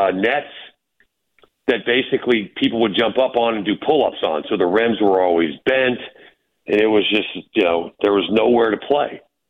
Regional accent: Florida, United States; I grew up in Florida where when you talk about back in the 80s, I graduated high school in 83.

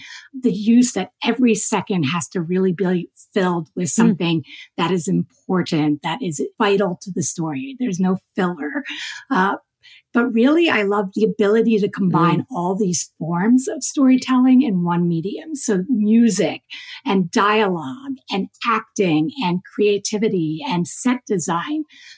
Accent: New Jersey, United States; All the weirdnesses I felt as a teenager growing up in South Jersey, I felt like I had found my tribe, my people.

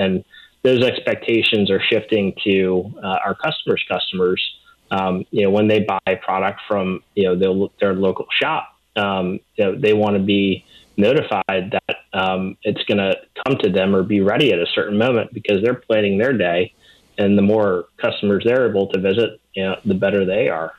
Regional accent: Louisiana, United States; You know, I'm born and raised in South Louisiana, so I'm partial there.

